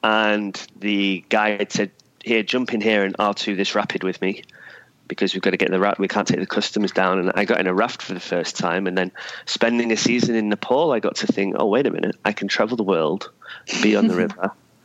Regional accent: Manchester, North West England, United Kingdom; Well, I'm originally from Manchester in the UK, and I came from an inner city area

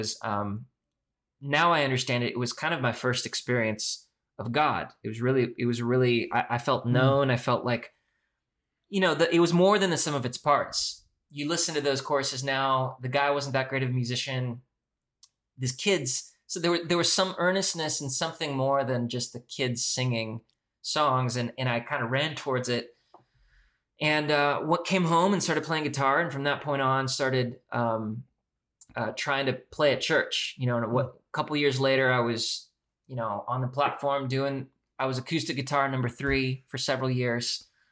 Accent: Wheaton, United States; I'm originally from Wheaton, where you're currently recording this from, Curry.

